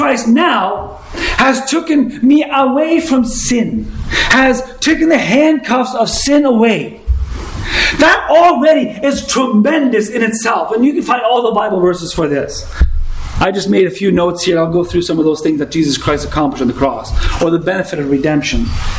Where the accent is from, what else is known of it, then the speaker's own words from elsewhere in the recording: Ontario, Canada; And he looked at me and says, where are you from? I said, Ontario.